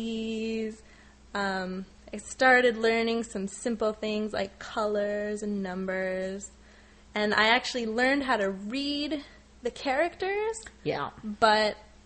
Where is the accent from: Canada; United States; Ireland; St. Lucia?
Canada; North Bay, Ontario; now in Montreal, Canada; No, I'm originally from North Bay, Ontario, which is about 4 hours north of Toronto.